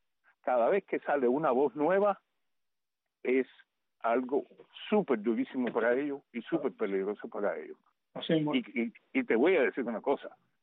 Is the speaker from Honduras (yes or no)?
no; Cuba; moved away; salimos de Cuba